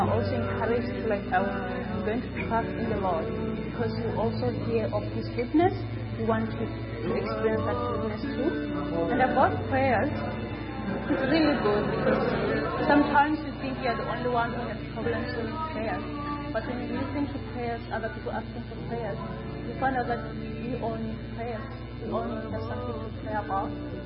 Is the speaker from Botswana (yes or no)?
yes; Botswana; I'm from Botswana, and I'm a Monash student studying medicine.